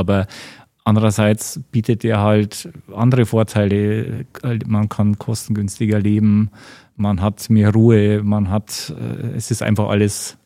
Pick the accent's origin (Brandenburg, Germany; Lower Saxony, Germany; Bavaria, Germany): Bavaria, Germany; Ich darf sagen, ich bin Bayer.